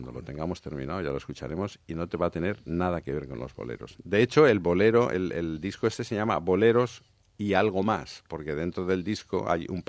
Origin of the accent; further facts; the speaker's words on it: Llíria, Valencian Community, Spain; born there; Entonces yo nací en Liria.